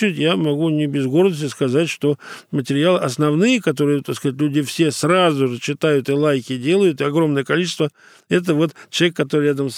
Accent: Moscow, Russia; Мы, может быть, вы знаете, но вот мы, москвичи, мало чего знаем, чем они занимаются.

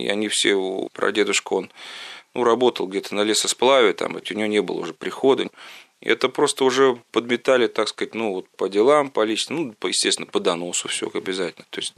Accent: Moscow Oblast, Russia; born there; я хоть сам родился в Истинском районе

